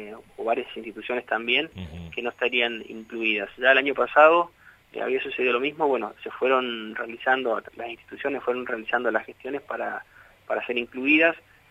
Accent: Vera, Santa Fe, Argentina; somos del interior, soy de Verá

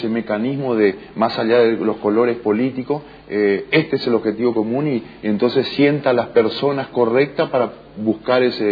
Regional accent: Misiones, Argentina

